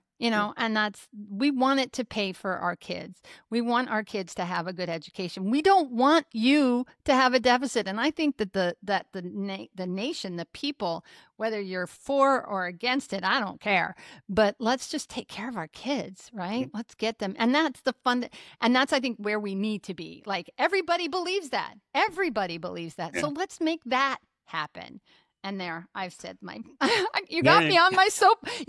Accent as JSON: {"language": "English", "region": "Nebraska", "country": "United States", "tie": "born or raised there", "moved": "as an adult", "lives_now": "Texas, United States", "said": "And I've lived in multiple states, I grew up in Nebraska, but I lived in multiple states as an adult and moved down here 3.5 years ago."}